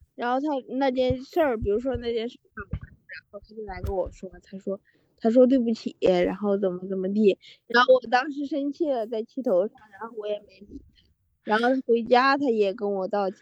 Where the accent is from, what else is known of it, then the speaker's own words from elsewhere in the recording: Chongqing, China; accent: Chongqing dialect; 我是重庆话。